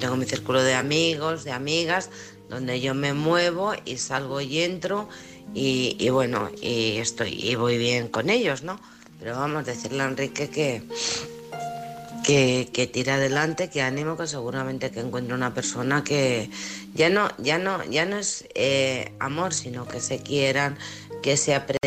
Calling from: Alcorcón, Community of Madrid, Spain; de Alcorcón.

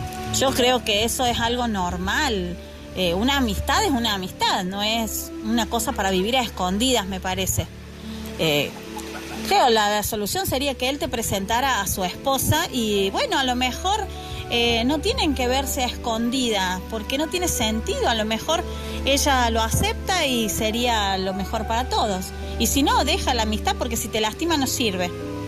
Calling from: Argentina; desde Argentina

